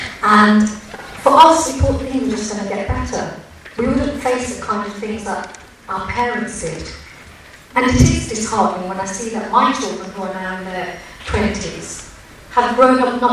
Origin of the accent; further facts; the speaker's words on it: Birmingham, West Midlands, United Kingdom; as a Brummie, growing up after the Irish pub bombings